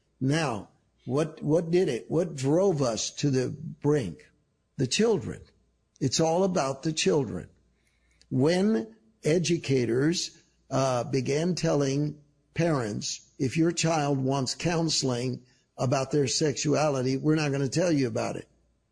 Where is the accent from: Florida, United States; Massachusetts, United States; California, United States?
California, United States; San Francisco; Because I'm from San Francisco